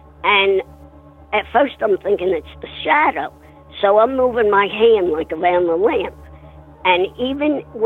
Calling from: Warrington, North West England, United Kingdom; from Warrington.

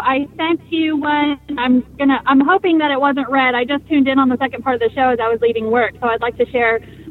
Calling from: Springfield, Missouri, United States; Hi, I am in Springfield, Missouri, not too far from you.

